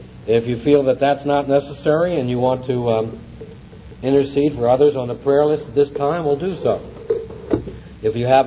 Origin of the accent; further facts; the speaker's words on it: New York, United States; also born or lived in Philadelphia; And when we were growing up around New York and Philadelphia